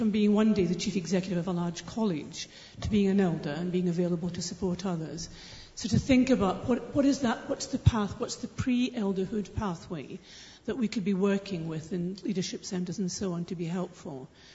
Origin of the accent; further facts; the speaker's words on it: Scotland, United Kingdom; born there; now in London, United Kingdom; I work in London, although I'm Scottish by birth, and that's significant.